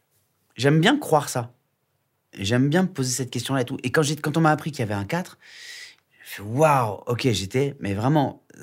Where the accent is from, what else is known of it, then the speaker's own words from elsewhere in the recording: Réunion, France; moi, je suis réunionnais et donc on a maté beaucoup de films de Bruce Lee quand j'étais petit.